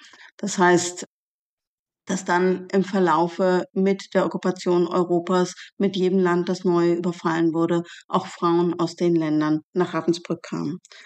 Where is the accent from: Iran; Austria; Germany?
Germany; Berlin; in Berlin, wo ich aufgewachsen bin